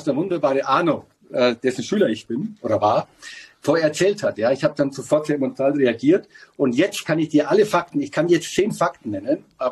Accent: Bavaria, Germany; Ich als Bayer

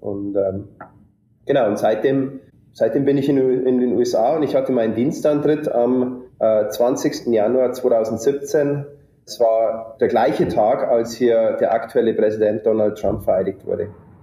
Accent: Bavaria, Germany; Ich bin aufgewachsen in einem kleinen Dorf im Bayerischen Wald mit insgesamt 25 Einwohnern.

